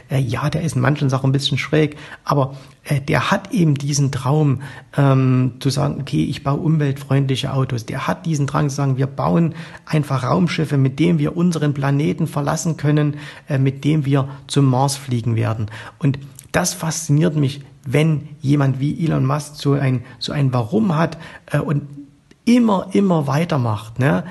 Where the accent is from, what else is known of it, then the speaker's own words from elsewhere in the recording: East Germany, Germany; weil ich bin im Osten aufgewachsen, ich war genau zur Wiedervereinigung 18 Jahre alt und da hat sich die Freiheit für mich aufgetan.